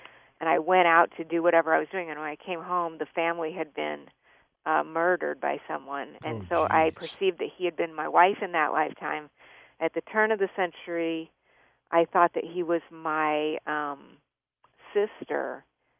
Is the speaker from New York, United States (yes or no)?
no; Albuquerque, New Mexico, United States; also born or lived in Colorado Springs; My mother, well, we lived in Colorado Springs. I grew up in Albuquerque. I think some people know that. But we ended up moving over to Colorado Springs.